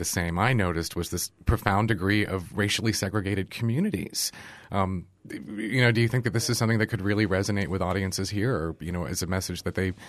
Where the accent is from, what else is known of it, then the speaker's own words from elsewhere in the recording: Pittsburgh, Pennsylvania, United States; now in Southwest Florida, United States; I mentioned earlier, I grew up in Pittsburgh.